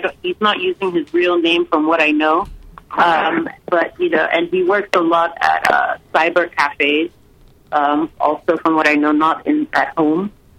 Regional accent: New York, United States; also born or lived in Lagos, Nigeria; growing up in New York as a child. In Lagos, obviously, I was there for 7 years as a child

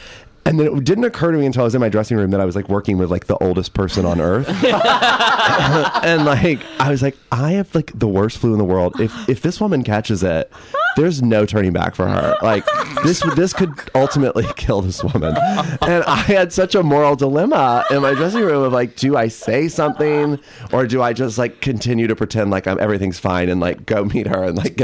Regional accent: Rome, Georgia, United States; I grew up in the South in Georgia.

